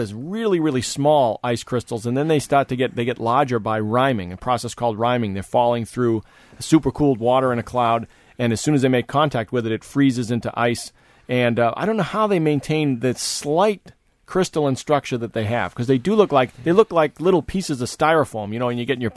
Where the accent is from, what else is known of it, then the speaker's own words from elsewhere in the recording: New England, United States; when I was growing up in New England